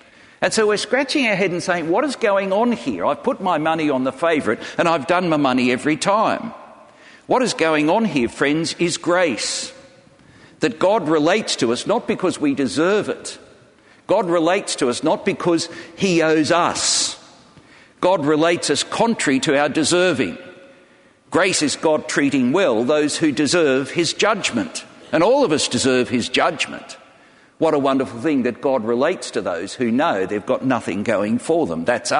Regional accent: Australia; I call football soccer. I'm an Aussie bloke.

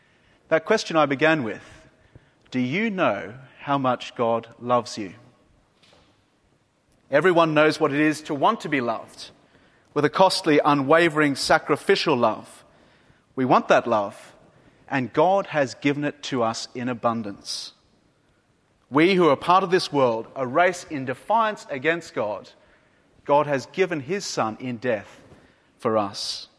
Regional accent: Australia; I'm from Australia, as you might know, and as an Australian, you're meant to be a surfer.

